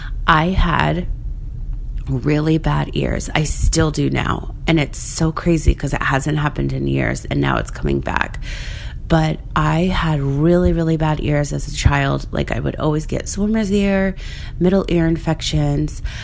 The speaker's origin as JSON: {"language": "English", "region": "Rhode Island", "country": "United States", "tie": "born or raised there", "also_born_or_lived": "Florida", "said": "I moved to Florida. And I grew up in Rhode Island."}